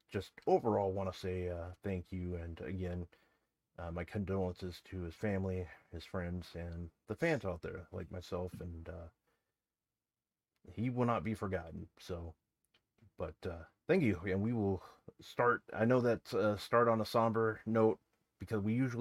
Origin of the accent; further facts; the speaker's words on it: Florida, United States; I grew up in Florida, so I saw a lot of those battles.